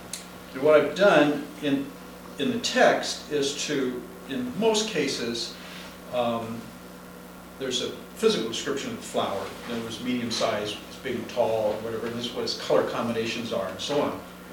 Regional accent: St. Louis, Missouri, United States; And I remember that from when I was growing up in St. Louis.

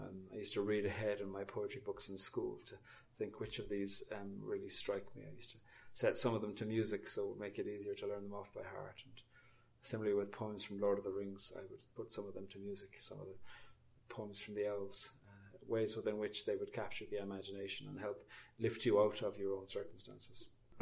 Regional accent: Cork, Munster, Ireland; now in Belfast, United Kingdom; I'm from Cork on the very south coast of Ireland. I live in Belfast now. I've lived there for 15 years.

